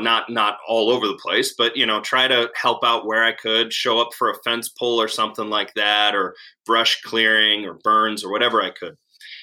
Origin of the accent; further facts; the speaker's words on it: Wisconsin, United States; Yeah, so I grew up in the Midwest in Wisconsin.